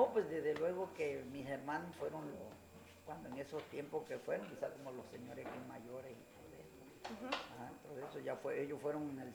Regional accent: Escoba, Tabasco, Mexico; born there; En esta dirección, en Escoba.

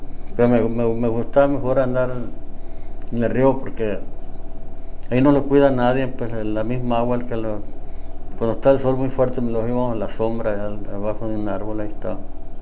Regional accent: San Pedro de la Cueva, Sonora, Mexico; moved away; Ah, pues de ahí somos cerquita de ahí. De ahí queda el pueblo, San Pedro de la Cueva.

